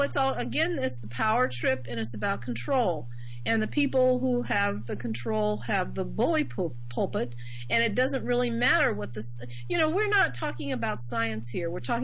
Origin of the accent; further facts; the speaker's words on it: Midwest, United States; I'm originally from the Midwest, and in the Mid, there are a lot of, both in Pennsylvania, Ohio, Indiana, and Illinois, there are fairly good-sized populations of Amish.